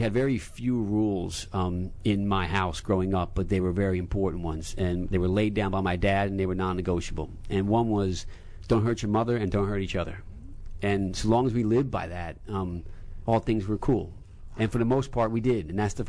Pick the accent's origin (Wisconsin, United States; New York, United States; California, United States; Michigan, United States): New York, United States; Newburgh; also born or lived in Poughkeepsie; I grew up in New York, in the Hudson Valley, in Newburgh, New York, and Poughkeepsie, and I'm the middle of five children spread over 7 years.